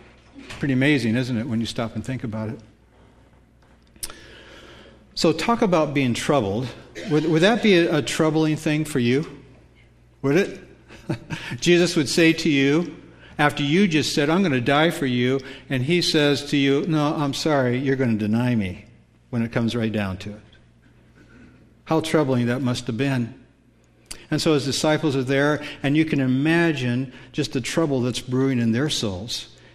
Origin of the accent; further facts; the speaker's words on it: California, United States; And I grew up in California, and my uncles like fishing